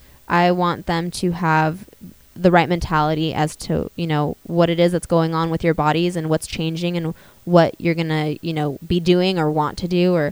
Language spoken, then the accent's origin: English; Walnut Creek, California, United States; a news story from my hometown, which is Walnut Creek, California, which is, again, located in the East Bay. I love that place, I'm not going to lie, and I miss it dearly.